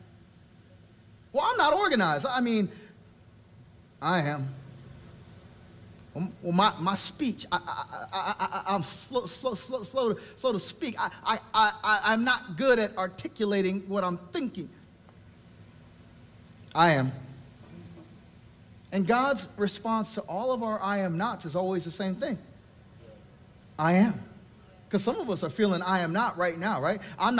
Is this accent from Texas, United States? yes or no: yes; Texas, United States; I grew up in Texas. My illustrious football career started in the eighth grade, and it ended in the eighth grade, too.